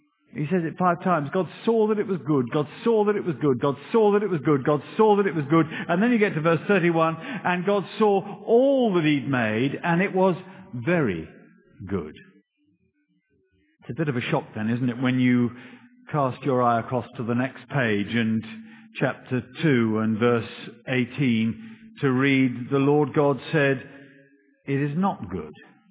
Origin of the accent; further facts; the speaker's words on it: United Kingdom; Now, we're British.